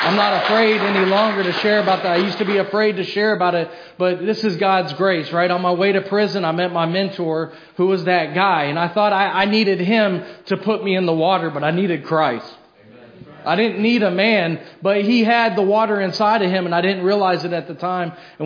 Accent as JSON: {"language": "English", "town": "Atlanta", "region": "Georgia", "country": "United States", "said": "I'm from Atlanta originally, and in and out of foster care."}